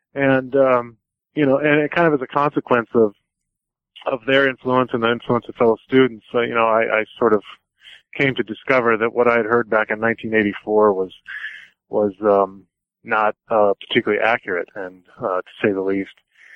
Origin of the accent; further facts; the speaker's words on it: Midwest, United States; I grew up and was born and raised in the Midwest in a particularly, Midwestern WASPy environment.